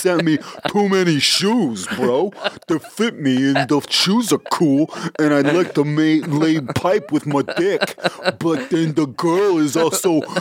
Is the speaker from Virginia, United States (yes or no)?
yes; Alexandria, Virginia, United States; born there; Oh, yeah. I was born in Alexandria Hospital. Shout out.